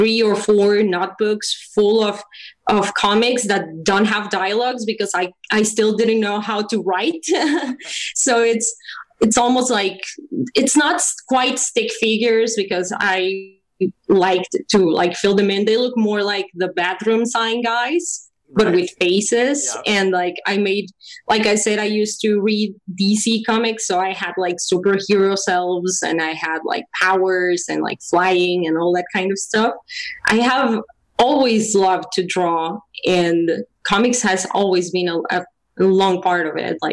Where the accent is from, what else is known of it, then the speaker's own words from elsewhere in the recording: Mexico; I grew up in Mexico.